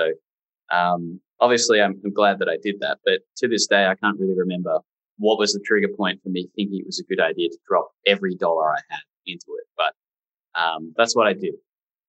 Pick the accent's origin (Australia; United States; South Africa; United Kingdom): Australia; Yeah, well, I'm obviously from Australia. You can probably hear that in my voice.